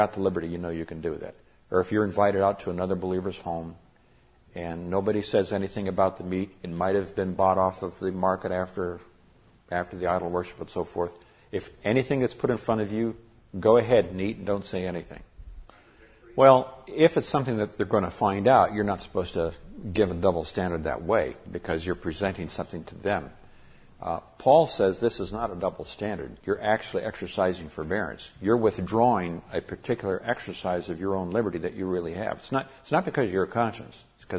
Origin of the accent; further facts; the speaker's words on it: Nigeria; when I was raised in Nigeria, that was something that was endemic in the culture there.